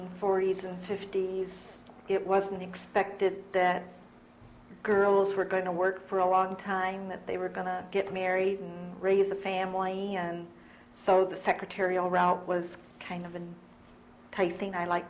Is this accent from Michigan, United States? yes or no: yes; Gaylord, Michigan, United States; also born or lived in Lansing; I was born in Lansing, Michigan, raised in Gaylord, Michigan, moved back and finished high school at Eastern High School.